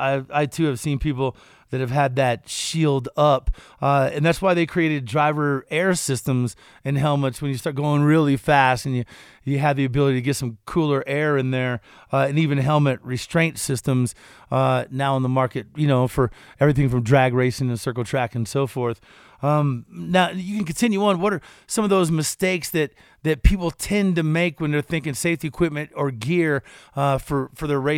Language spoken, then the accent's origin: English; Kentucky, United States; I'm from Kentucky and people in my part of the woods use ratchet straps to hold the passengers down.